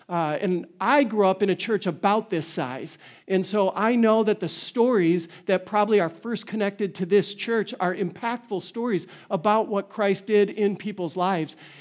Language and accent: English; Green Bay, Wisconsin, United States; I grew up in Green Bay, by the way.